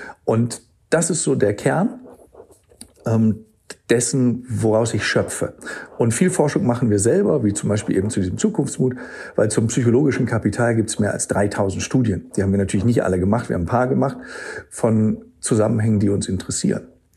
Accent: England, United Kingdom; Ich bin auch Engländer, also auch heißt, ich bin auch Deutscher und auch Engländer.

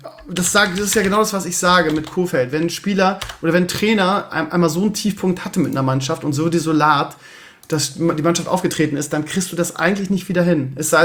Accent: Bremen, Germany; gerade als Bremer, ein spannendes Ding wünscht

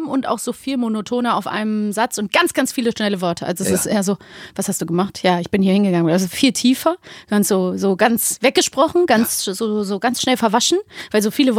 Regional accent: Cologne, North Rhine-Westphalia, Germany; Wir sind eine Kölsche Jungs.

